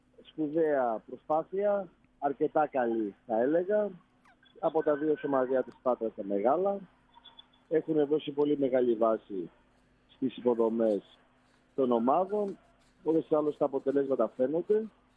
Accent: Patras, Western Greece, Greece; Και θέλουμε για άλλη μια φορά να δώσουμε το παρόν και εμείς ως πατρινοί σε αυτή τη διαδικασία

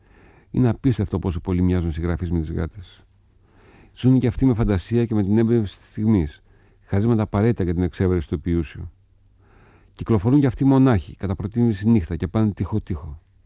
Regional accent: Thessaloniki, Central Macedonia, Greece; born there; now in Athens, Greece; Εγώ γεννήθηκα στη Θεσσαλονίκη, σε μια γειτονιά που δεν έμενε κανένα συγγραφέας, ούτε και ξέρα πώς φαίνεται ένα συγγραφέας, και ξαφνικά βρέθηκα εκεί κάτω στην Αθήνα, που όλος ο δρόμος είναι γεμάτος συγγραφείς.

